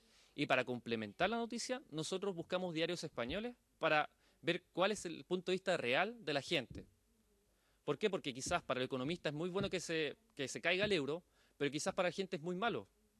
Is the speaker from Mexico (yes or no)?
no; Chile; Y yo como chileno tuve que comerme, mi orgullo es ser chileno